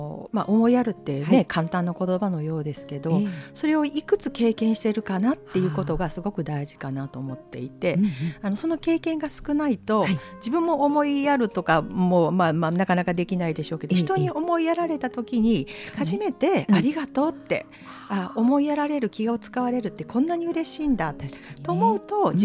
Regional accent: Kyoto, Japan; 私京都人だからほんまかなと思いながら

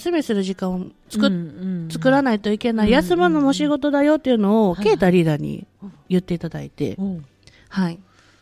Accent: Kadoma, Osaka, Japan; 大阪スタジオがあるところが、はい、私の地元であります。はい、古川橋という門真になりますね。

